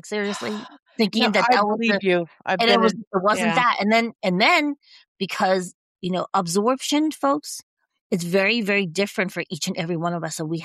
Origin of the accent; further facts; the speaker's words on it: Taiwan; I come from Taiwan. We didn't really have a lot of wheat back then.